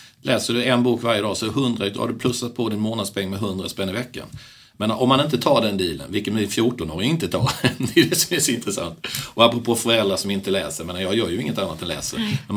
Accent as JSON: {"language": "Swedish", "town": "Värnamo", "region": "Jönköping County", "country": "Sweden", "tie": "born or raised there", "said": "mina kompisar hemma i Värnamo, småländska Värnamo"}